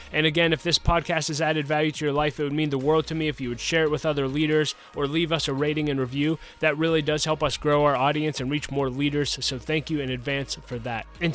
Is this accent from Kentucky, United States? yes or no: no; Pittsburgh, Pennsylvania, United States; and I'm from Pittsburgh, and if you're from Pittsburgh, this is interesting.